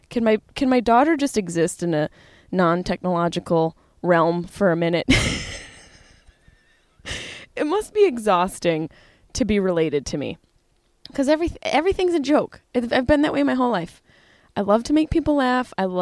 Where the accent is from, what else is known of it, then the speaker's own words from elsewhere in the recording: Syracuse, New York, United States; now in Los Angeles, United States; I drove from LA to Syracuse, New York, my hometown, with all three of my dogs, Bunny, Chap, and Carlin.